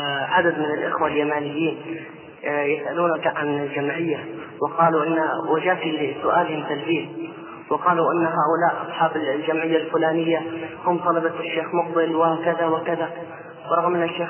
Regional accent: Hadhramaut, Yemen; عندنا في حضرموت

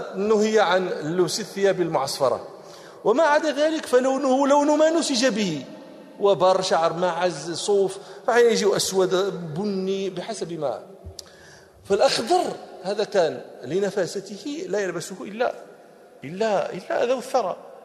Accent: Morocco; أذكر مرة في عندنا في المغرب هذا إدام يؤتدم به اسمه آملو

